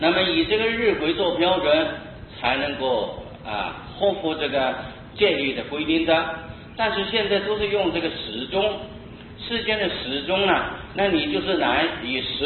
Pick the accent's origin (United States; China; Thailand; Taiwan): China; 因为我们中国人习惯上是吃三餐